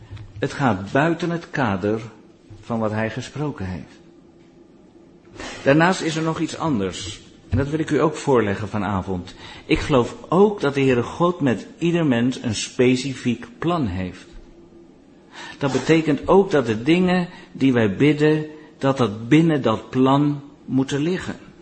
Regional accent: Netherlands; Als Nederlander zijn wij heel goed om anderen te beoordelen.

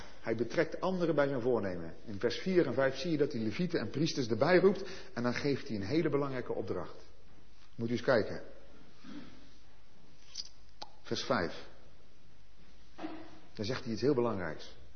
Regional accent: Netherlands; ik ben ook een Nederlander.

